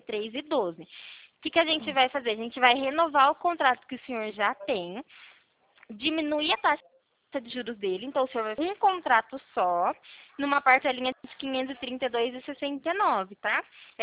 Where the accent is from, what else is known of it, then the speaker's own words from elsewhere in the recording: Araras, São Paulo, Brazil; eu tô falando aqui de Araras, né? Que por conta da pandemia, eu tô aqui na minha cidade natal, que é Araras.